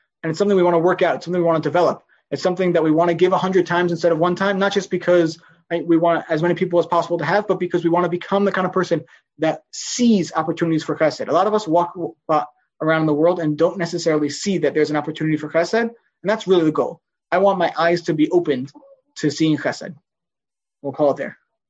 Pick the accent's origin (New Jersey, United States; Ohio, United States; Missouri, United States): New Jersey, United States; Livingston; I grew up in Livingston, New Jersey, and Livingston, New Jersey was privileged to have an incredible, incredible rabbi